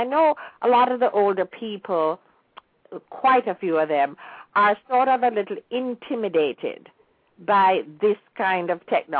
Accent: Jamaica; moved away; I am just so proud of all that I have to celebrate from being blessed by being born and raised in Jamaica.

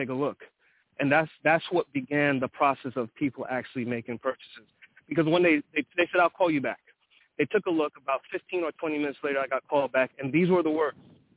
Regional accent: Queens, New York, United States; I'm from New York. My family's Jamaican. I was born and bred in Queens, New York.

